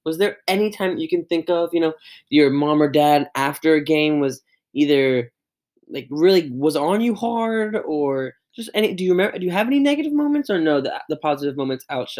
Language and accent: English; Virginia, United States; now in Philadelphia, United States; Yeah, I didn't say where I was from. I'm from Virginia. So, no, I'm not from this area. If you know where Temple University is, it's in Philadelphia.